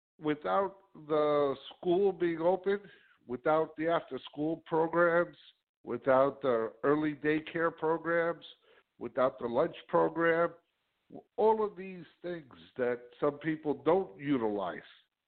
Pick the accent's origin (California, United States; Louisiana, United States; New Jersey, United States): New Jersey, United States; Union City; I give the example that I'm from Union City. I'm very proud to be from Union City, New Jersey.